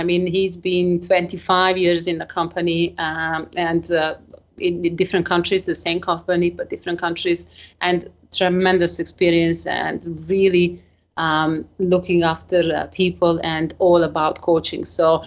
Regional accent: Serbia; English is a second language; moved away as an adult; now in UAE; I am in UAE, but originally I am from Serbia

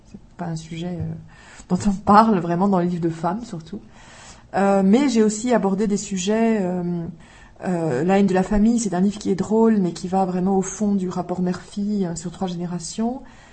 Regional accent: France; moved away as an adult; Et je venais de France

